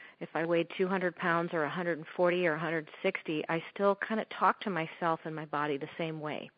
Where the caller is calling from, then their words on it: St. Louis, Missouri, United States; I am calling in from St. Louis.